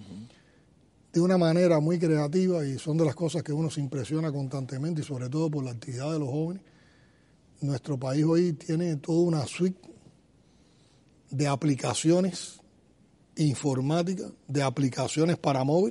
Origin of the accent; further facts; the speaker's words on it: Cuba; eso es otro de los orgullos que uno siente como cubano